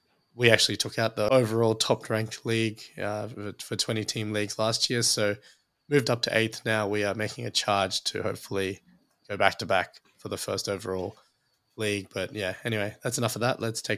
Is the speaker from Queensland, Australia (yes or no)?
yes; Queensland, Australia; So as a Queenslander, I think, yeah, it's still going to be tough.